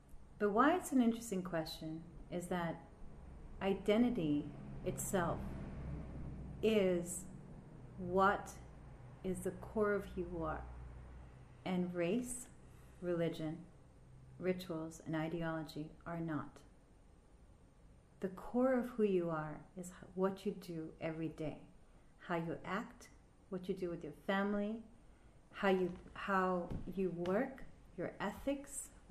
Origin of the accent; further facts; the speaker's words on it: Pakistan; I mean, I am from Pakistan, and there are traditions in my country that maybe Saudi Arabians think it's completely blasphemous